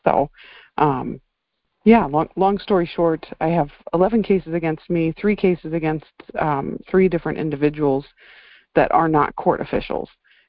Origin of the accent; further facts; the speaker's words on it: Wisconsin, United States; I'm from Wisconsin.